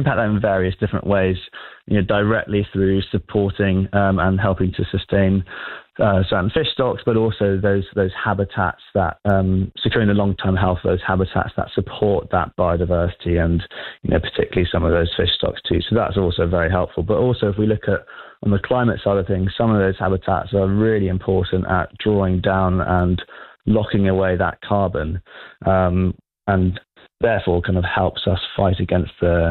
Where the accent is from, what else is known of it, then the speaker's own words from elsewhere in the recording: Jersey; I'm from Jersey.